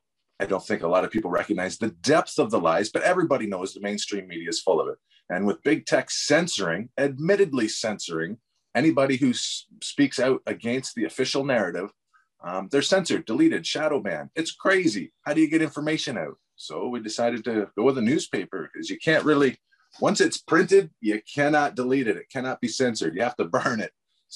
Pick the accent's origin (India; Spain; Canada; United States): Canada; Tillsonburg, Ontario; born there; now in Toronto, Canada; I was born in a little town called Tillsonburg, about an hour and a half from here.